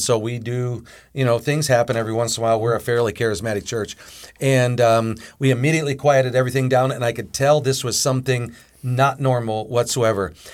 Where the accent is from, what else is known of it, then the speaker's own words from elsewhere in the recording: Middlebury, Indiana, United States; he's actually from Middlebury, Indiana, originally, my hometown.